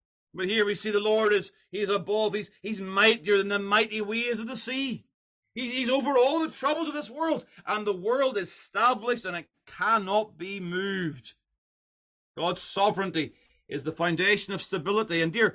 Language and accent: English; United Kingdom; we, as a British citizen still, I can still talk about my Queen, the Queen that sits on the throne in London.